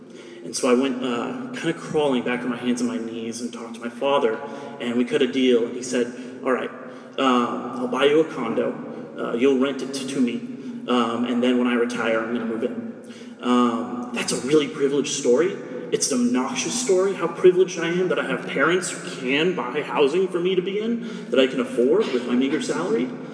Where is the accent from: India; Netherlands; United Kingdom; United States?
United States; Walnut Creek, California; I grew up in Walnut Creek in the East Bay